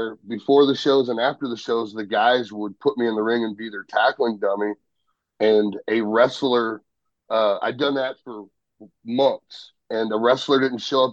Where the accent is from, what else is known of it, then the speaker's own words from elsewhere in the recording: St. Louis, Missouri, United States; I grew up watching wrestling in St. Louis